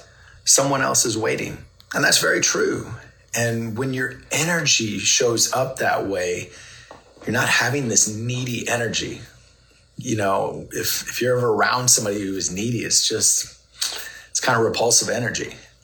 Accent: Minnesota, United States; I remember I was in high school, I was 17, and I grew up in Minnesota.

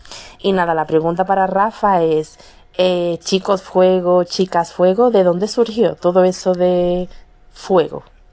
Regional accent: Seville, Andalusia, Spain; de Sevilla

